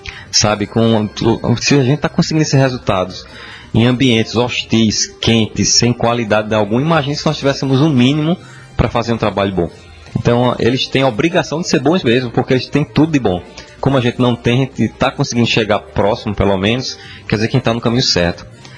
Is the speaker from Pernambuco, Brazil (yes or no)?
yes; Pernambuco, Brazil; na Mata Norte, que é de onde eu venho